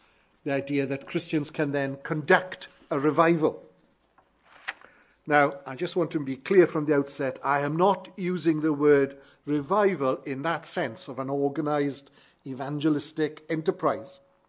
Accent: Wales, United Kingdom; I was brought up in South Wales and in the area where in 1904 the Welsh Revival began, an area called Lycha in South Wales.

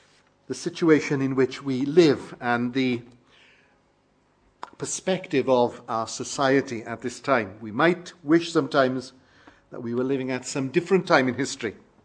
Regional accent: Wales, United Kingdom; I was brought up in Wales in a little town called Lacha, and I read the reports there.

